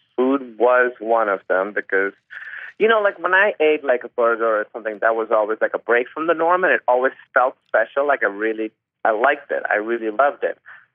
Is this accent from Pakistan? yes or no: yes; Pakistan; mostly home-cooked foods. My mother would cook, and we always had, I mean, we had Pakistani food every day.